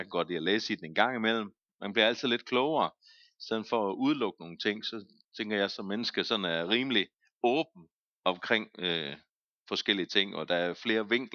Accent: Zealand, Denmark; jeg er også en form for indvandrer til det her område. Jeg kommer fra et andet sted i landet, jeg kommer fra Sjælland.

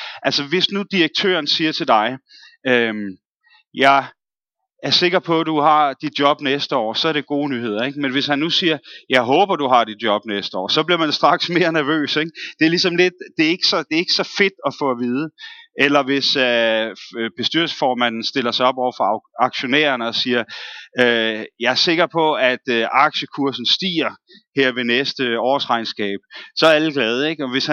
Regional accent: Bornholm, Capital Region of Denmark, Denmark; Det har jeg ikke set på Bornholm, hvor jeg kommer fra

